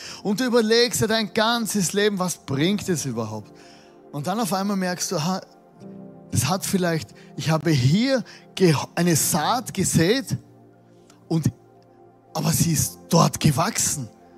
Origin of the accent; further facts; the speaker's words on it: Austria; Es ist schon schwierig, als Österreicher die Österreicher alle zu mögen.